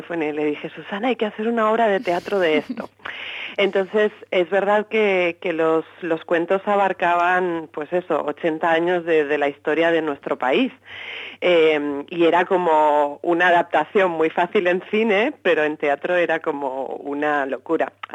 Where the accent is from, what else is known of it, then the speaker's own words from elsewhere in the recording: Spain; now in Buenos Aires, Argentina; nosotros, Susana Hornos y yo y el resto de actrices somos todas españolas y llevamos viviendo en Buenos Aires bastantes años, en mi caso 7 años ya